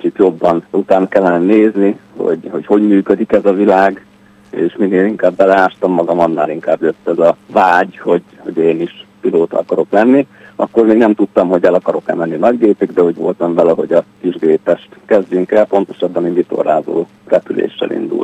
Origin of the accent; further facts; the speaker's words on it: Nyíregyháza, Szabolcs-Szatmár-Bereg, Hungary; Részben Nyíregyházán nőttem fel, a nagyszülőkhez oda jártunk minden hétvégén, és hogy ott Nyíregyházán nagy élet van.